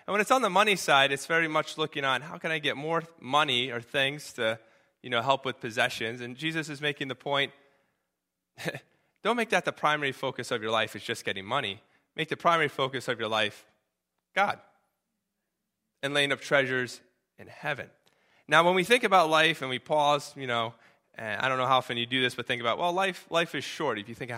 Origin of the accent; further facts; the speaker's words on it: United States; being American, I'll just speak on American terms